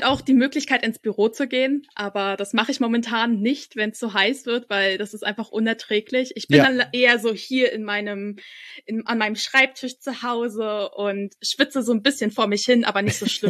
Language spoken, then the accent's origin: German; Berlin, Germany; Ich komme halt auch ursprünglich aus Berlin, so habe ich, bis ich 23 war, glaube ich, bei meinen Eltern gewohnt